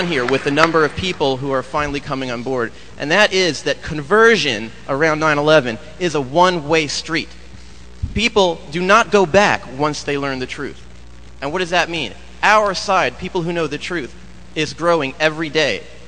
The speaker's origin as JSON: {"language": "English", "town": "Seattle", "region": "Washington", "country": "United States", "said": "I'm from Seattle."}